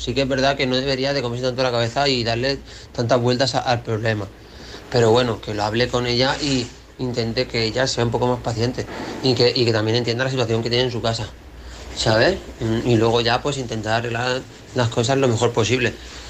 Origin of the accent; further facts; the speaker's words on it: Valencia, Valencian Community, Spain; soy de Valencia.